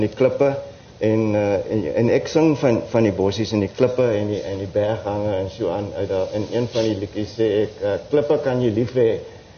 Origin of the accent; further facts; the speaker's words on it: Worcester, Western Cape, South Africa; Wel, ek is een Bolander eindelijk. Ek is op Woeste gebore.